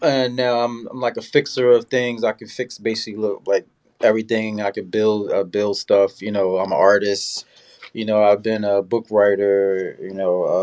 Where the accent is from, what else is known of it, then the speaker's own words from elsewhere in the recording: Philadelphia, Pennsylvania, United States; But anyway … I'm from North Philly, you know.